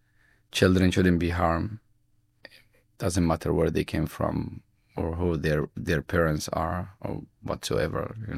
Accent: Palestine; moved away as an adult; now in London, United Kingdom; I never really dealt with my childhood or the way I grew up in Palestine. You don't realize the traumas until you are like, I moved 4 years ago to London.

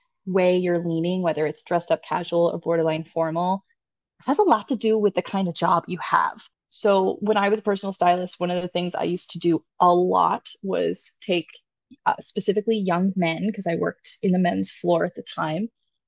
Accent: Northeast, United States; I'm specifically in from the Northeast, so that's where most of my experiences and my knowledge is.

